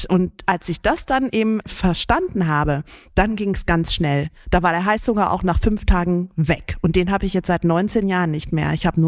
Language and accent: German; Greece; Ich bin ja Griechin